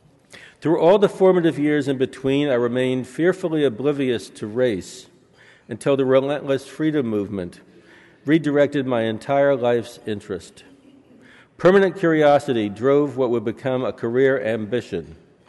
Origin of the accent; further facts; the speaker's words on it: Charleston, South Carolina, United States; Taylor Branch and I grew up in the segregated South. I'm from Charleston.